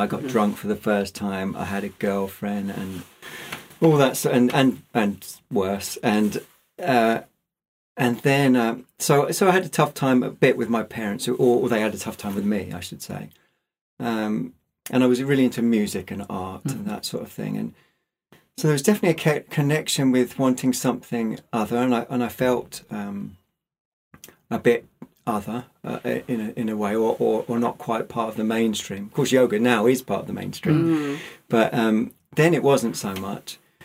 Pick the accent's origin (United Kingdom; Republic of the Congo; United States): United Kingdom; Hurstpierpoint, South East England; also born or lived in Windsor / Coulsdon; I was born in Windsor. And then I lived in Coulston in Surrey, and then I moved to Hailsham, and then eventually we moved to Hurst Pierpoint, and I went to school in Hassocks, which is near Brighton, and, you know, on the train line to London.